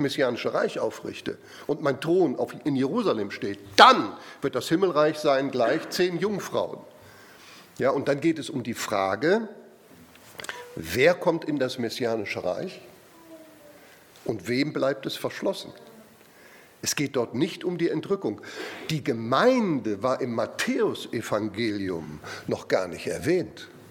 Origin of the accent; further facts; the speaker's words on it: Cologne, North Rhine-Westphalia, Germany; Ich komme aus dem Raum Köln.